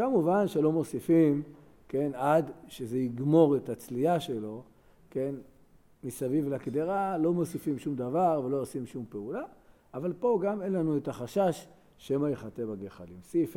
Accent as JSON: {"language": "Hebrew", "town": "Jerusalem", "region": "Jerusalem District", "country": "Israel", "tie": "born or raised there", "said": "אני זוכר בתור ילד בשכונת הבוכרים"}